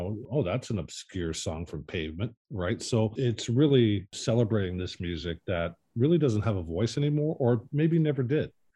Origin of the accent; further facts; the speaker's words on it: Kitchener-Waterloo, Ontario, Canada; We grew up in Kitchener-Waterloo together